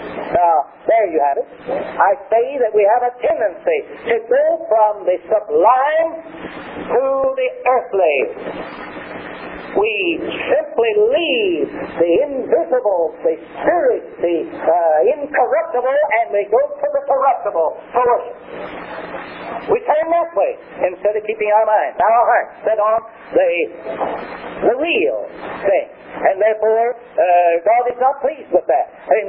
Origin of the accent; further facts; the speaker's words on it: Tennessee, United States; when I was born and reared in Tennessee